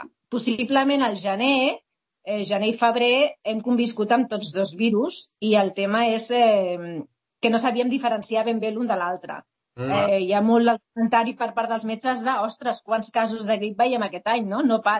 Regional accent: Rubí, Catalonia, Spain; also born or lived in Terrassa; now in Barcelona, Spain; he rondat pel Vallès, en general, des de ben petita. Vaig créixer a Rubí, després vaig anar a viure a Terrassa, després de més gran me'n vaig anar a Barcelona, però acabo treballant a Sant Cugat.

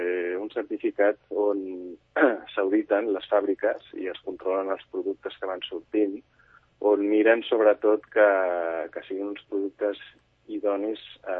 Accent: Sant Cugat, Catalonia, Spain; Nosaltres som de Sant Cugat, però, bueno, estiuegem a la Costa Brava, en un poblet que es diu Aigua Blava, on tenim allà una casa dels meus besavis

